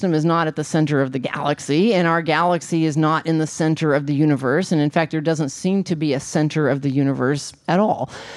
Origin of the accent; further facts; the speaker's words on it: Arkansas, United States; And so growing up in the Ozarks of northern Arkansas, we're surrounded by nature, mountains, which are really hills, and forests and valleys and lakes and rivers. And I grew up on a farm